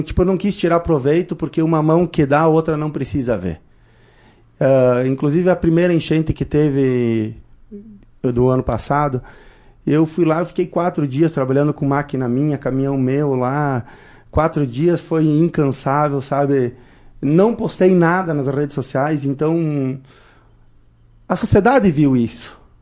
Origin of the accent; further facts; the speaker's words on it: Marau, Rio Grande do Sul, Brazil; eu nasci e me criei em Marau